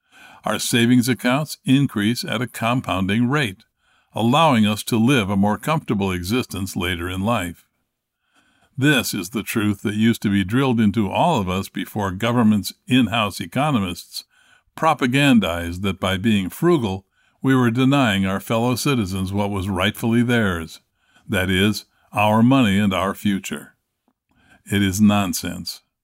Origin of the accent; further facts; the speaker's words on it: Pennsylvania, United States; in my home state of Pennsylvania has gone up from just under $2.50 to around $3